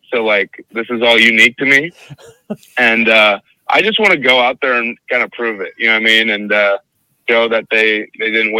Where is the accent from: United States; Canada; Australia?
Canada; I was like, yeah, you know I'm Canadian, right? He's like, wait, you're Canadian? What? I'm like, yeah, I'm Canadian.